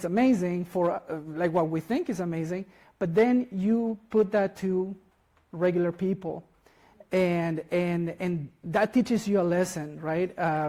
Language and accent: English; Chile; now in United States; And I'm originally from Chile, but I live in the United States.